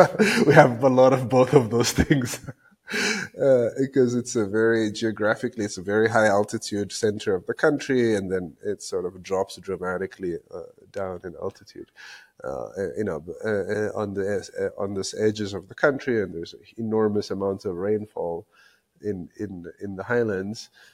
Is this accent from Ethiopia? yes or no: yes; Ethiopia; and I'm from Ethiopia